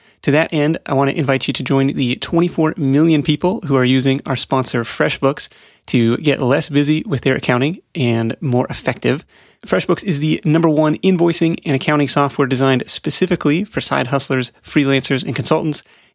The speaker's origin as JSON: {"language": "English", "town": "Seattle", "region": "Washington", "country": "United States", "tie": "born or raised there", "said": "these are some Seattle trivia questions based on my hometown."}